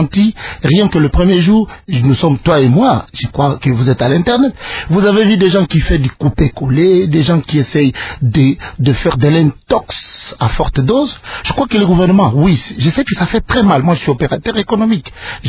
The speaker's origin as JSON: {"language": "French", "country": "DR Congo", "said": "je vis à Kinshasa, je suis congolais."}